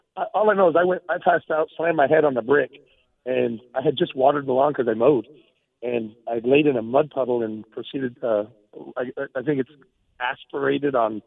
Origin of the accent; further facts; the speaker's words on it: Lindsay, California, United States; I came from Lindsay, and I hated Strathmore with a passion.